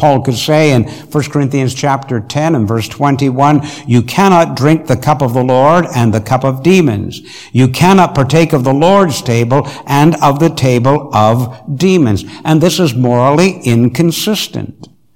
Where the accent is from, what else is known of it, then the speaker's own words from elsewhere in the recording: Montreal, Quebec, Canada; I can remember that as a boy growing up in Montreal